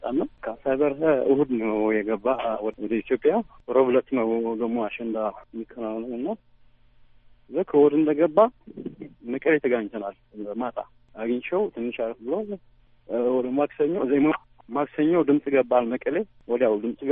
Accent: Asmara, Maekel, Eritrea; እኔ አስመራ ተወልጄ ነው ያደግኩት።

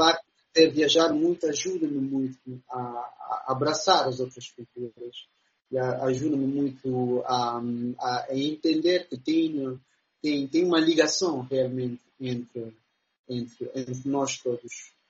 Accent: Guinea-Bissau; also born or lived in Senegal; meu pai é guinense, né? Sou guinense, minha mãe é de Cabo Verde, ok, nasci em Senegal, mas eu tenho uma ligação com o Guiné-Bissau

